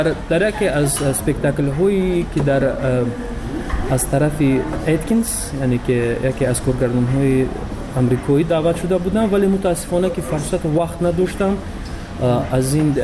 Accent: Tajikistan; چون که در بیرون از مرز تاجیکستان موسیقی ما رو نزدیکتر میکند با وطنمون

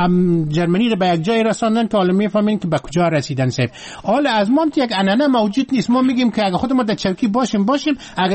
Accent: Afghanistan; ما شما افغان هستیم

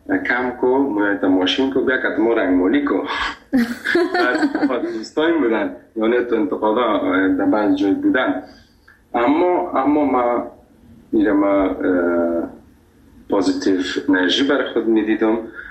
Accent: Afghanistan; گفتم خودت از کجا هستی؟ گفتم از افغانستان.

